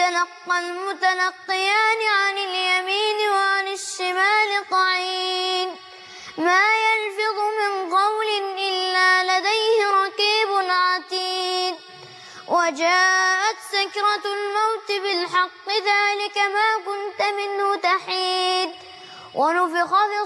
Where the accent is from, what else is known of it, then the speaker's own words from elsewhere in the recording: Dakahlia, Egypt; مسابقتين عندنا في الدقهليه